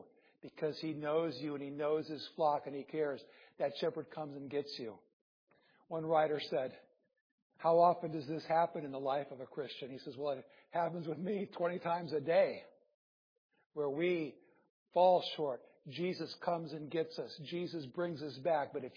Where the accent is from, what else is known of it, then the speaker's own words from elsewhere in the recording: Iowa, United States; I grew up in Iowa. It was cattle and hogs mostly, and not sheep that I recall.